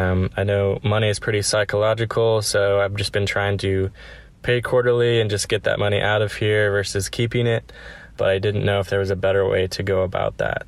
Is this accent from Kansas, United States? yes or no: yes; Kansas, United States; I am from Kansas. I had a question that's more for Matt. I am a wedding filmmaker here in Kansas.